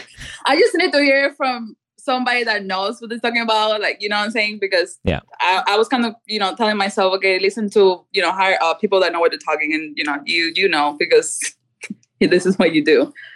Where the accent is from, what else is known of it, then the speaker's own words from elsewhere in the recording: Cuba; now in United States; so I'm originally from Cuba.